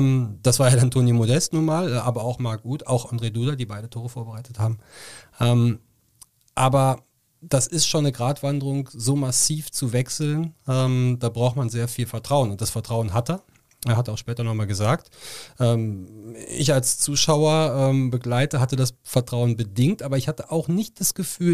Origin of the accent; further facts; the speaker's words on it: Cologne, North Rhine-Westphalia, Germany; born there; als gebürtiger Kölner, der sehr lange den 1. FC Köln verfolgt